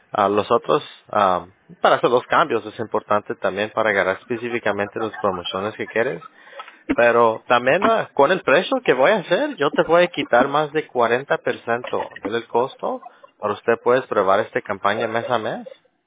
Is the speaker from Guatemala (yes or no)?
yes; Guatemala; yo soy Chapín, yo soy guatemalteco, claro, claro que sí.